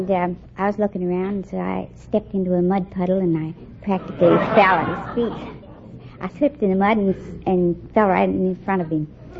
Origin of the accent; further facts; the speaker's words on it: Alvord, Iowa, United States; I'm from Alvord, Iowa.